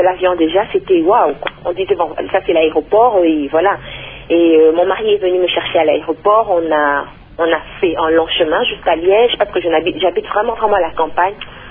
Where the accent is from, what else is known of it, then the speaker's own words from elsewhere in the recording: Kinshasa, DR Congo; Je viens de Kinshasa